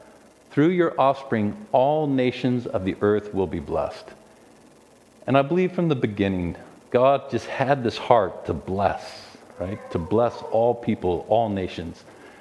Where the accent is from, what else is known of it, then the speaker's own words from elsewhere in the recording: California, United States; moved away as an adult; now in Russia; And I come from California and studied at San Diego State University. I studied business, and I joined the organization that we work for, which is called Novo, in 1988. Some of you were not born. I moved to Russia in the year 1991.